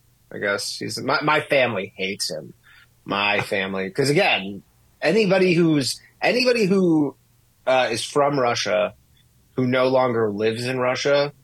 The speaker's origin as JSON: {"language": "English", "country": "Canada", "said": "I'm Canadian, actually. I'm originally from Canada"}